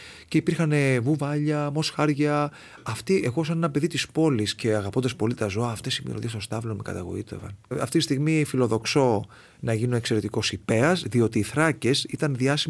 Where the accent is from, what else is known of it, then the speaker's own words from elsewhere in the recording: Spilaio, Eastern Macedonia and Thrace, Greece; στο χωριό μου το Σπήλαιο, όπου είχαμε αστική ευγένεια, γιατί ήταν ένα χωριό προσφύγων από την Ανατολική και τη Δυτική Θράκη αλλά και τη Μικρά Ασία